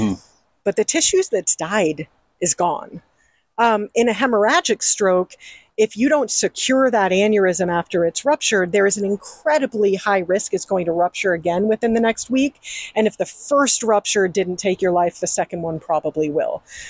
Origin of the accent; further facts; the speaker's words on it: Hong Kong; moved away; also born or lived in California; I grew up in Hong Kong and then moved to California and then went to college on the East Coast.